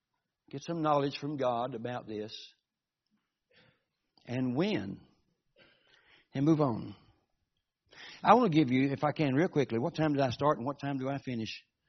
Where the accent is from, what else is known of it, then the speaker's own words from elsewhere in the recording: Georgia, United States; I was raised in South Georgia. We waved at everybody that came by.